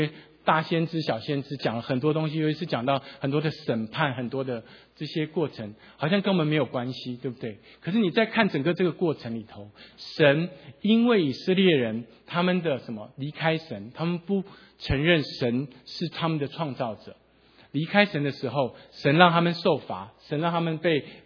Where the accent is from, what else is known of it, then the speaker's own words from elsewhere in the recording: Taiwan; now in United States; 我今年在大概两年前，我在美国的时间就已经比我在台湾生长的时间还长。好，所以实际上我在美国的时间已经超过我的出生地。